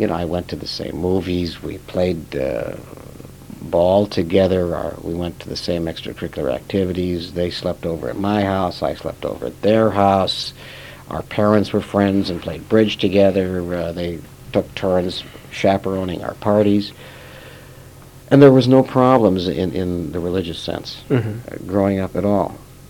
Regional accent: Fargo, North Dakota, United States; But growing up in Fargo in the 40s and 50s was very pleasant.

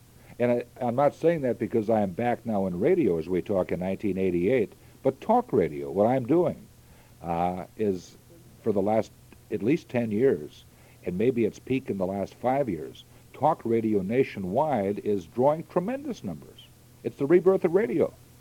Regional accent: Rugby, North Dakota, United States; born there; I was born in Rugby, North Dakota in February 29th, leap year, 1936.

